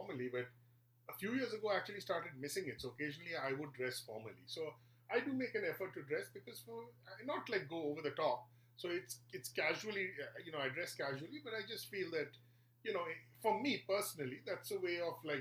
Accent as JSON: {"language": "English", "country": "India", "tie": "born or raised there", "lives_now": "United States", "said": "for most of my life growing up in India, and for most of my life in the US also"}